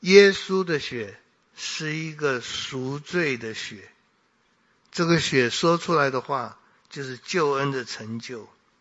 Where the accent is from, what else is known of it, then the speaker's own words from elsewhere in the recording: Taiwan; 我们在这里长大的，我们经历过好多次地震